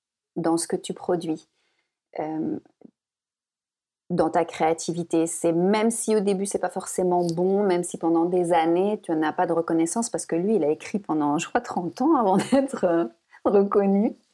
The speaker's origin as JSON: {"language": "French", "country": "Morocco", "tie": "born or raised there", "said": "Parce que moi, j'ai grandi au Maroc, pas en France."}